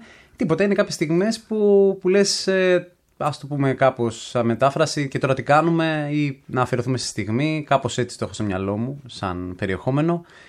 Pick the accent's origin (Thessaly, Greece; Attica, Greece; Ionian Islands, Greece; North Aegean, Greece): Attica, Greece; Athens; όλα τα χρόνια μεγάλωσα εδώ στην Αθήνα. Ναι. Και 5 χρόνια έλειψα.